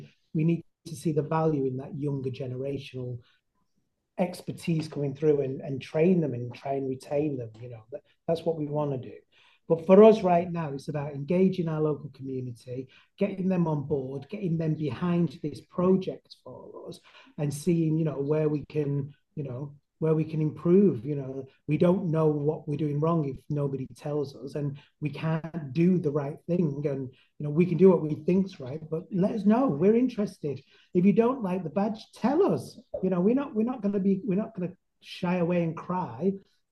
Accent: Manchester, North West England, United Kingdom; And I'm from Manchester. I can talk all day to whoever the hell wants to talk to me.

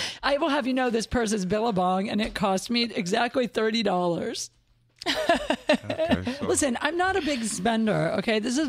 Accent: Ohio, United States; No, I'm from Ohio.

